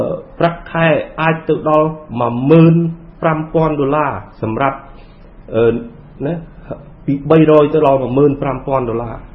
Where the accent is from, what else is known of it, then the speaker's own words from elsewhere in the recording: Phnom Penh, Cambodia; born there; ខ្ញុំកើតនៅភ្នំពេញ